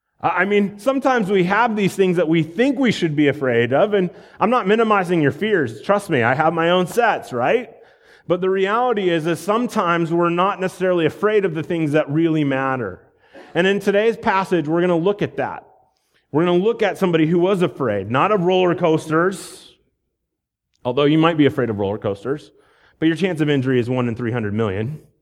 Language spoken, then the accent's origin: English; Iowa, United States; and I grew up in Iowa, and we went hiking in Montana